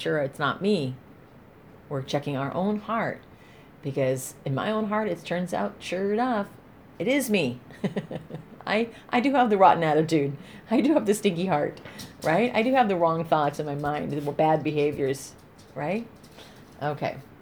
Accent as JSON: {"language": "English", "region": "California", "country": "United States", "tie": "born or raised there", "said": "I'm concerned about where we're going in America, in California, right here in my hometown."}